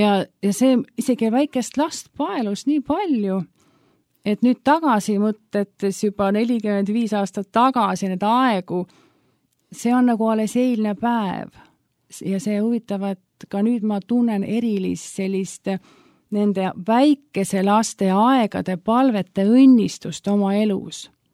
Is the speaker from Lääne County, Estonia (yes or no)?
yes; Haapsalu, Lääne County, Estonia; born there; ja olen sündinud Haapsalus. Ja ma olen kasvanud kristlikus perekonnas